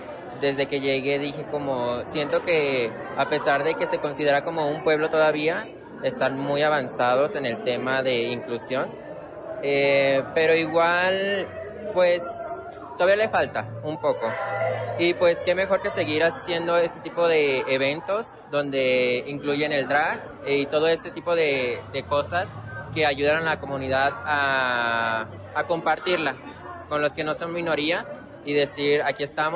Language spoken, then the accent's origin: Spanish; Guadalajara, Jalisco, Mexico; la gente de aquí es muy abrazadora porque yo vengo de Guadalajara